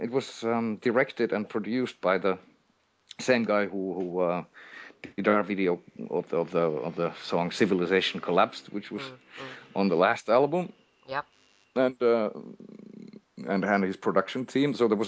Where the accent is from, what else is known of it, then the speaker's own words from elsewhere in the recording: Helsinki, Uusimaa, Finland; English is a second language; Maybe not for me because I'm from Helsinki